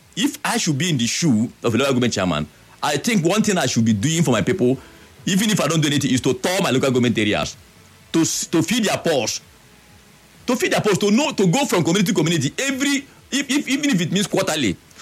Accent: Nigeria; I come from Odagwa community in the Chila government area, Ward 15.

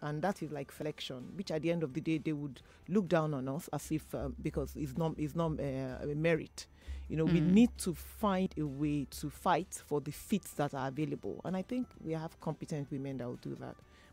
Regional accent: Lagos, Nigeria; I'm from Lagos and I stay in Surulere.

